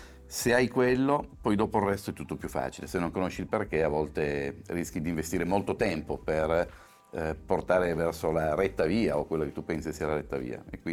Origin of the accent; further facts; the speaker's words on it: Turin, Piedmont, Italy; Torinese, sì, torinese doc.